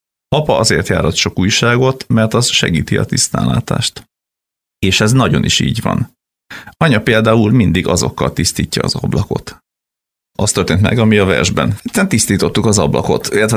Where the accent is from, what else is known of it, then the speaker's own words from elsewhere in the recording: Gyula, Békés, Hungary; mi ugye ő is Gyulai, én is Gyulai vagyok